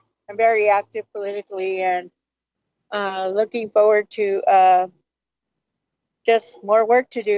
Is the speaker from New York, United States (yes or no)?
no; Los Angeles, California, United States; now in Tacoma, United States; I'm from East LA.